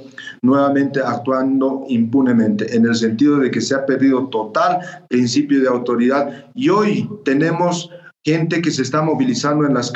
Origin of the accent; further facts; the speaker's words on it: Bolivia; en especial como bolivianos, pensábamos que jamás iban a volver a repetirse